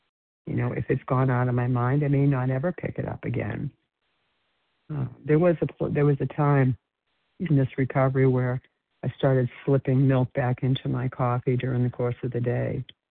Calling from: Florida, United States; And I'm calling from Florida this morning.

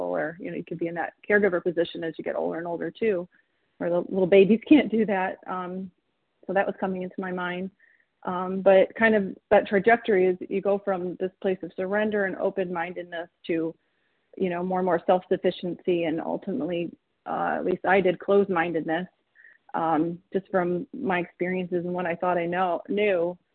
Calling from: Michigan, United States; I'm from Michigan.

